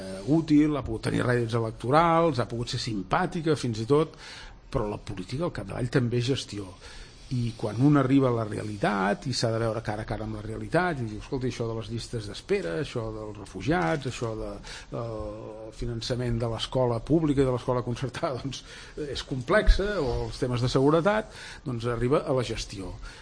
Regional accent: Vic, Catalonia, Spain; Jo sóc de Vic

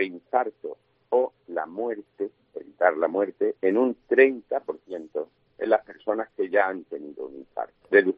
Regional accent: Andalusia, Spain; yo soy almeriense y además de la zona del Levante, y espero pronto poder escaparme.

